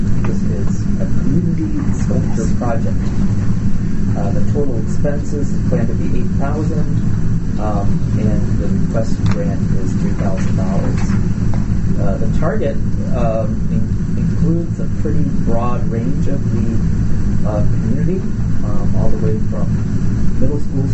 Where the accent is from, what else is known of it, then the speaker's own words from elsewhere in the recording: Eau Claire, Wisconsin, United States; So, full disclosure, I'm from Eau Claire.